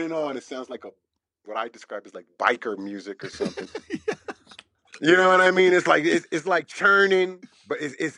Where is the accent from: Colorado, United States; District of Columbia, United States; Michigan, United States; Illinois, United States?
District of Columbia, United States; Washington; I had to go somewhere. I'm from Southeast DC, from the hood.